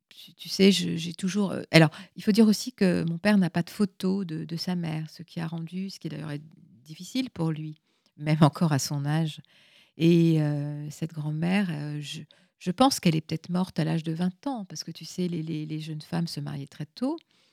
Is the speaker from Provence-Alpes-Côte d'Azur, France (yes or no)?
no; Lorient, Brittany, France; born there; je suis née à Lorient, puisque mes parents se sont rencontrés, ont vécu, vivent toujours dans la région de Lorient.